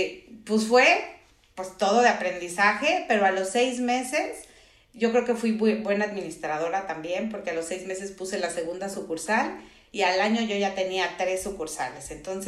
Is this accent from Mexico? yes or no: yes; Mexico; now in Guadalajara, Mexico; y me vine a vivir aquí a Guadalajara, soy de México